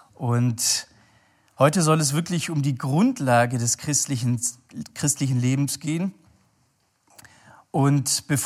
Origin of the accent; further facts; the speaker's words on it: Schwäbisch Gmünd, Baden-Württemberg, Germany; also wo ich herkomme, in Schwäbisch Gmünd